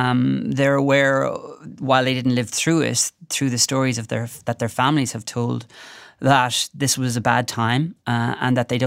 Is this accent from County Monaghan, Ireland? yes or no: no; Virginia, County Cavan, Ireland; also born or lived in Dublin; I actually spent the first 2 years of my life in Dublin before we moved to Virginia in County Cavan, not far from the border. And I lived there till I was seven.